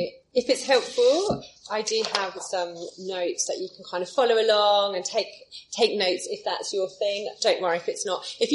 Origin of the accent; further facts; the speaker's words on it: Ipswich, East of England, United Kingdom; I am definitely an Ipswich girl. So I was born in Ipswich Hospital back in 1982, and I was just thinking, I've moved away three times from Ipswich, but I've always come back. So yes, I'm definitely an Ipswich girl.